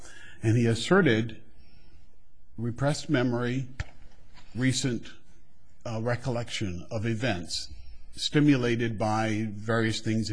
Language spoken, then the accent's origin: English; Fairbanks, Alaska, United States; Good morning. … from Fairbanks, Alaska.